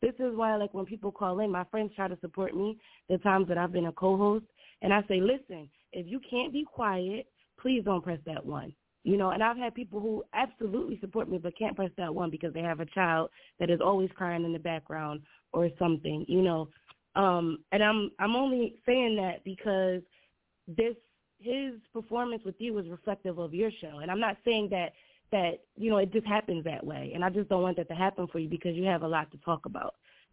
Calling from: New Jersey, United States; I'm calling from Jersey.

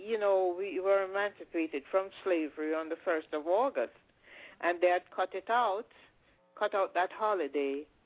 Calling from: Mount Vernon, New York, United States; I'm calling from Mount Vernon, New York.

